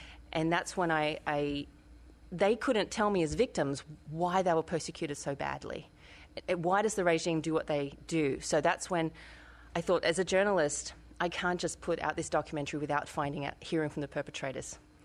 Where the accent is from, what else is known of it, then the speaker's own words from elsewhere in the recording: Australia; I'm an Australian citizen.